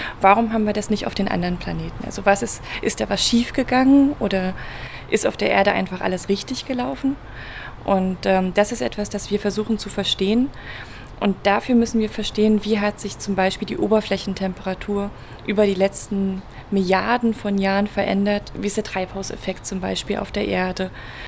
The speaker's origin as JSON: {"language": "German", "region": "Berlin", "country": "Germany", "said": "Ich komme ursprünglich aus Berlin"}